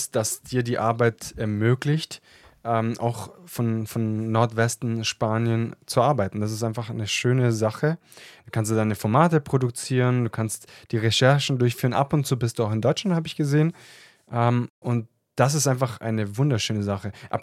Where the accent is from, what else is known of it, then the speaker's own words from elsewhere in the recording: Italy; Habe ich sogar als Italiener verstanden.